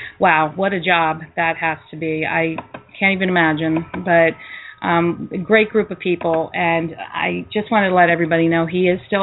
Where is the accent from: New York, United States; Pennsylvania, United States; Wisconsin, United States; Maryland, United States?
Pennsylvania, United States; Philadelphia; I am from Philadelphia area.